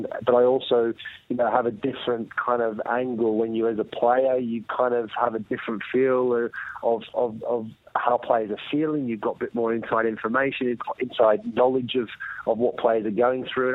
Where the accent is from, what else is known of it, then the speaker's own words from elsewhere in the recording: Australia; what we need to do as Australian players, yes, we need to evolve, and the team has evolved